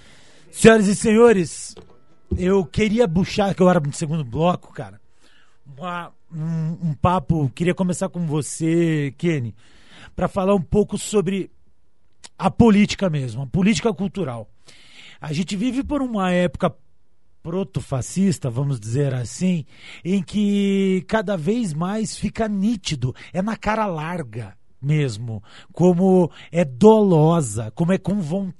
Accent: Curitiba, Paraná, Brazil; eu sou da Vila Capanema, ou seja, da Vila Torres

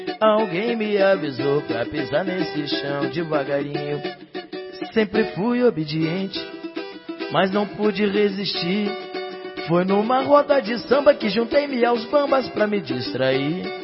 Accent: Curitiba, Paraná, Brazil; Todo mundo sabe que eu vim de Curitiba, você pode ver nos vídeos. Eu falo, sou um curitibano que canta samba.

